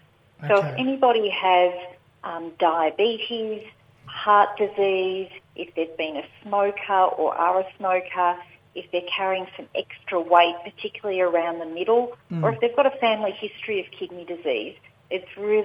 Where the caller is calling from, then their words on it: Melbourne, Victoria, Australia; I'm calling in from Melbourne today.